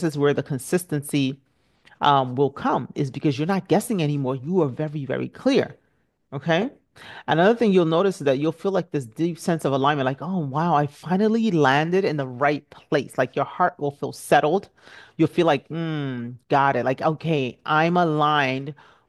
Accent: Nigeria; I'm Nigerian, so we sew a lot of clothes.

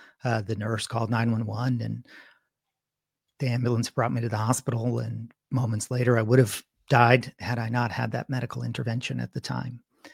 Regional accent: Connecticut, United States; I grew up in Connecticut. My parents moved our family to a rural area, rural meaning that I believe that there were more cows than farms.

